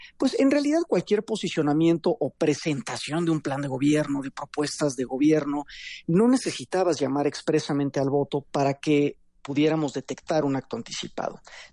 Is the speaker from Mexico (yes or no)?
yes; Mexico; nos importa a todos como mexicanas y mexicanos